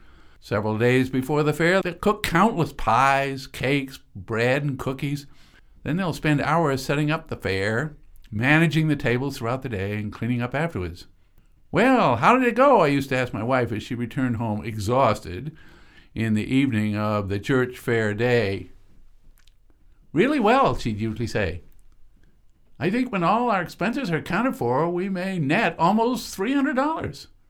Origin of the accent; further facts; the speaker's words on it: Dublin, New Hampshire, United States; Dublin, New Hampshire, my hometown